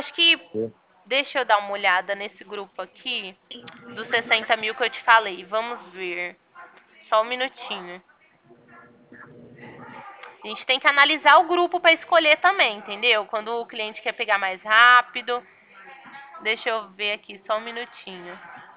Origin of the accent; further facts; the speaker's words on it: Ribeirão Preto, São Paulo, Brazil; now in Sertãozinho, Brazil; Eu sou daqui de Ribeirão Preto. Aliás, eu trabalho aqui em Ribeirão Preto e moro em Sertãozinho, que é aqui na cidade vizinha, né?